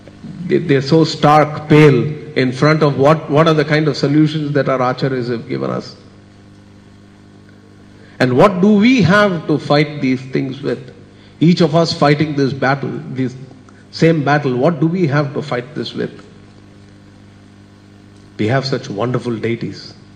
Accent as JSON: {"language": "English", "region": "Dubai", "country": "United Arab Emirates", "said": "I come from Dubai and something like that could mean serious trouble with the law."}